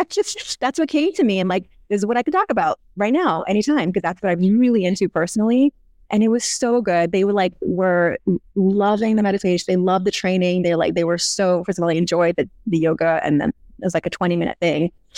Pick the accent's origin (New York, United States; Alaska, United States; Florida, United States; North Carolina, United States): New York, United States; And yes, I'm a New Yorker, like, I talk fast